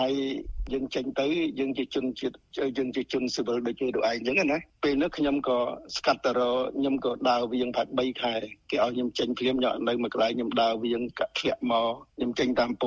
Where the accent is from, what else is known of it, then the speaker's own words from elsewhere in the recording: Kampong Cham, Cambodia; born there; ខ្ញុំកើតនៅក្នុងប្រទេសទៀតខ្ញុំក្រោអប់ក្នុងប្រទេសនៅខេត្តកំពង់ចាម